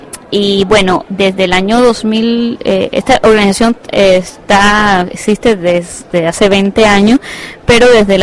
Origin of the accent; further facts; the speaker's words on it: Costa Rica; vengo de Costa Rica, en Centroamérica